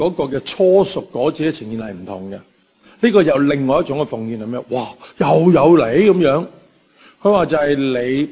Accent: Hong Kong; 这个观念有时候我们香港人会熟悉一些。

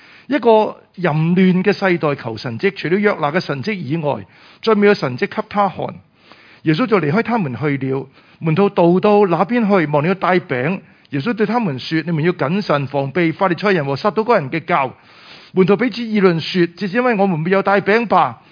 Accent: Hong Kong; 我哋作为香港人，喺呢几年，我哋确实系喺即系惊涛骇浪里边。

